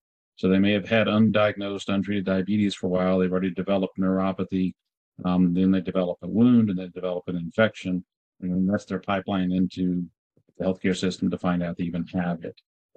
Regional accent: Tennessee, United States; My wife and I moved here in 2004 after completing our training in Connecticut. I was originally from Tennessee. And then I went to Iowa for podiatric medical school and then residency again in Connecticut.

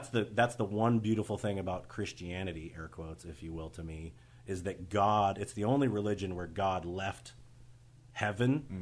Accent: United States; I grew up in Capitol Hill, and then I, you know, moved away after high school and stuff. Moved back.

